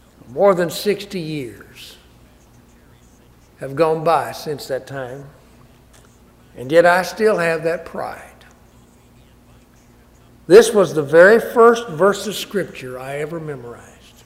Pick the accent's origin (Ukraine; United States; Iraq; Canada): United States; Augusta, Georgia; I grew up over here in Augusta, as has been mentioned a couple of times.